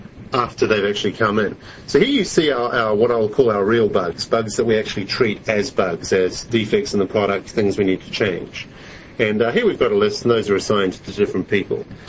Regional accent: Wellington, New Zealand; From good old Wellington, my hometown. Good old Wellington.

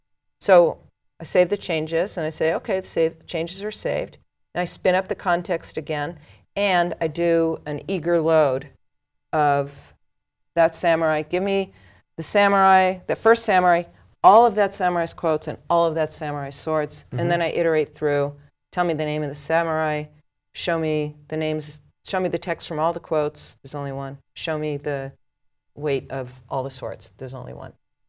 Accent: Vermont, United States; I'm from Vermont, so, you know, eat more kale is a good quote.

